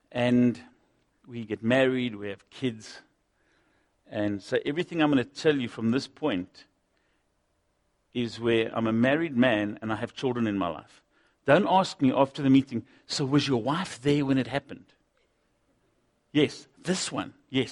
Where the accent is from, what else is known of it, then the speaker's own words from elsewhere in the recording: Kimberley, Northern Cape, South Africa; I was born and bred in Kimberley.